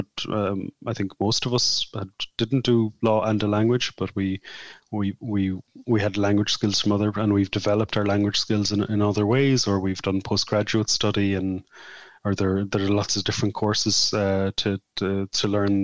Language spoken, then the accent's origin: English; Clondalkin, Leinster, Ireland; but I'm from Clondalk and I'm not a native speaker of Irish